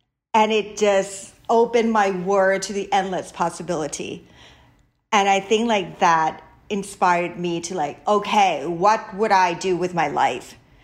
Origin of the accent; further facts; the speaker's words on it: Thailand; now in United States; I grew up in Thailand, so we have a lot of street food. We have, we live in an extended family type kind of, you know, household. My grandma lived with us.